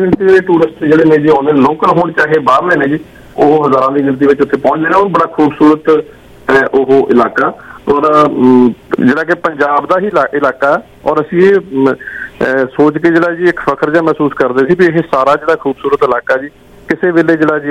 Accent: Kapurthala, Punjab, India; ਮੈਂ ਕਪੂਰਥਲੇ ਤੋਂ ਹਾਂ, ਉਹ ਕਹਿੰਦੇ ਵੀ ਅਸੀਂ ਜਲੰਧਰ, ਮੇਰੀ ਪੈਦਾਇਸ਼ ਜਿਹੜੀ ਆ ਉਹ ਜਲੰਧਰ ਦੀ ਆ, ਸਾਡੇ ਬਜ਼ੁਰਗ ਉੱਥੋਂ ਇੱਥੇ ਆਏ ਹੋਏ ਨੇ।

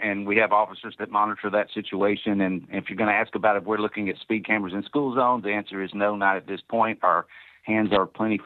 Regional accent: Kentucky, United States; now in Florida, United States; I'm originally from Kentucky, and I was asked by folks up there when I went to visit for Thanksgiving

